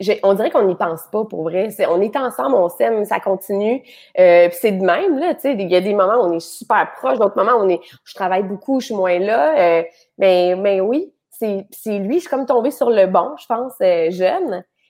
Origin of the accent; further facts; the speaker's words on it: Montreal, Quebec, Canada; moi, je viens de Montréal, là, le plateau, mais quand c'était ouvrier, là, pas le plateau hot, là.